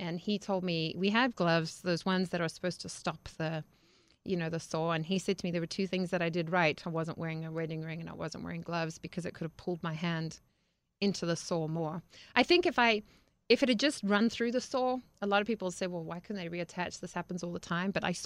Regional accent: Zimbabwe; Well, I grew up in Zimbabwe, Africa, and I think that just by the process of growing up in a third world country

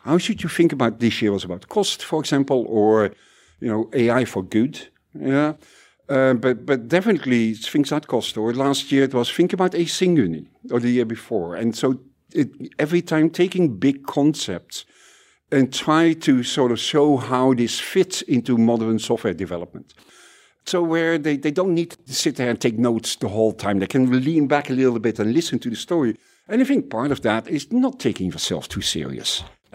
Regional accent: Netherlands; And also, I'm Dutch, so

